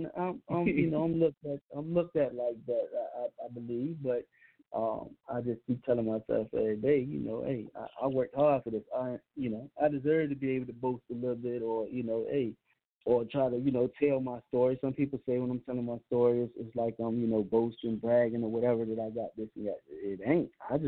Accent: California, United States; I grew up in one of the worst projects out there, man. Anybody from the Bay listening, know, man, I grew up in Greenfield. You know, I grew up in all the roughest parts in the city, man.

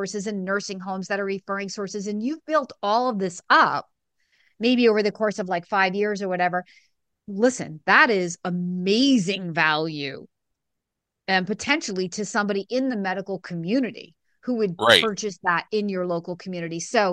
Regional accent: New Hampshire, United States; because Planet started right here in my hometown in Southern New Hampshire.

